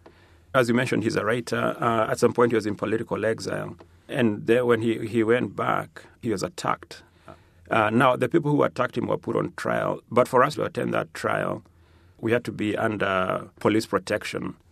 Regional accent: Kenya; first language Kikuyu; English is a second language; especially for people like me who can speak Kikuyu and can write in Kikuyu, which Kikuyu is my language, is my first language.

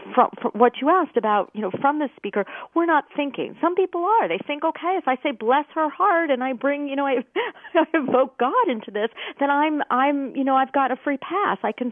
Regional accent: Midwest, United States; I'm a Midwesterner, and that one was new to me, too.

